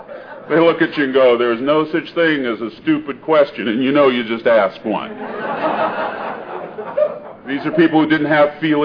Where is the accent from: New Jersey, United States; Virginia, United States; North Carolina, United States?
Virginia, United States; I grew up in Virginia, and my father was in the service.